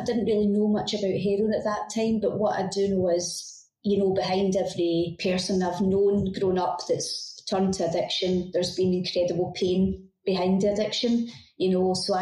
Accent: Glasgow, Scotland, United Kingdom; I stayed in Glasgow. I grew up in Drumchapel, which is classed as one of the kind of really highly socially deprived areas. But, you know, I was there for 34 years

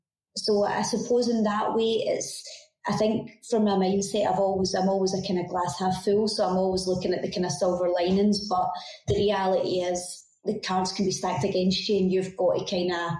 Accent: Glasgow, Scotland, United Kingdom; I stayed in Glasgow. I grew up in Drumchapel, which is classed as one of the kind of really highly socially deprived areas. But, you know, I was there for 34 years

